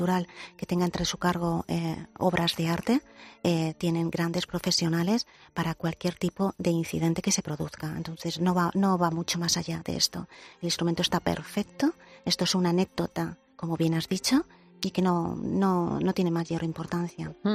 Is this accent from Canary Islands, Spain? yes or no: no; Valencian Community, Spain; soy valenciana, como bien has dicho, soy de la Plana de Utiel, y sí que tengo familiares afectados.